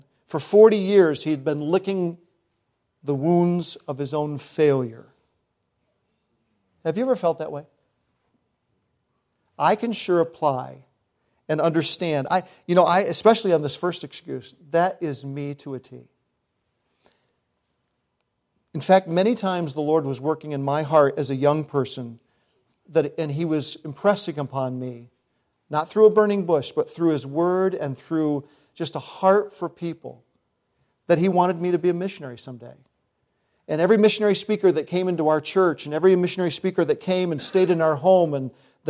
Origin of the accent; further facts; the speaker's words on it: Blossvale, New York, United States; also born or lived in Bernards Bay, New York / Berryville, Virginia; I'm from Bernards Bay, New York. Grew up in an area called Berryville, Virginia for 5 years. Small town, poor town. Grew up in Blossvale, New York. We moved around a lot